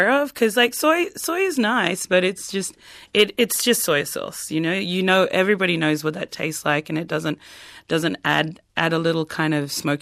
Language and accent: English; Queensland, Australia; I'm island folk from the Torres Strait. We love simple flavors because simple flavors are always delicious.